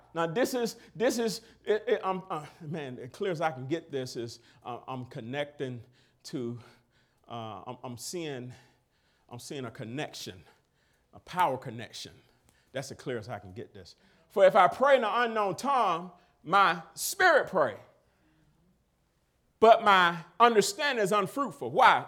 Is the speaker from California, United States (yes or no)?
no; Alabama, United States; I am from Alabama. What I'm doing in Washington State, man?